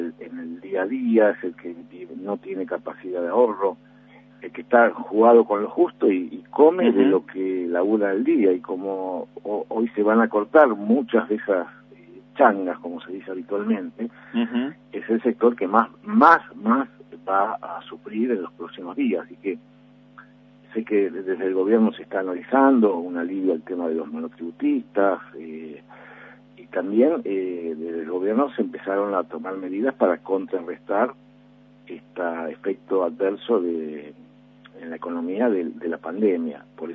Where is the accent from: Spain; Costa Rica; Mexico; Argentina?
Argentina; para nosotros somos argentinos y como tales tenemos la obligación de cuidarnos entre nosotros